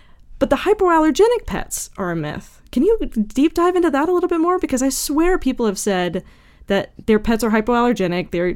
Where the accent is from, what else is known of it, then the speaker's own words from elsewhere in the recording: the South, United States; growing up in the South, you meet some people who are like, no, just, you know, eat some honey.